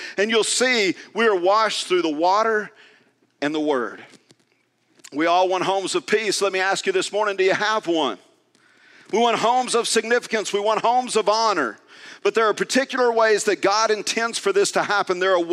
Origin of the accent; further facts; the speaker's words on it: Tulia, Texas, United States; I grew up northeast of Tulia on a farm. Some of you know that. And I'm not far from my hometown.